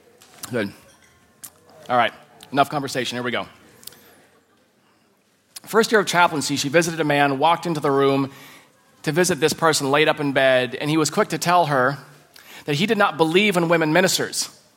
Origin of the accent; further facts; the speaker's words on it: Australia; Someone called me a Kiwi and I'm from Australia.